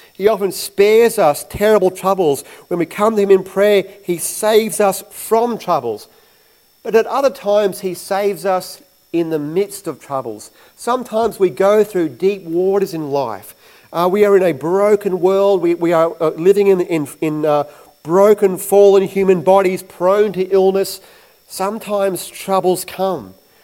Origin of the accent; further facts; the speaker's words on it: Queensland, Australia; Growing up in Queensland, one of my greatest fears was of the dreaded cyclone.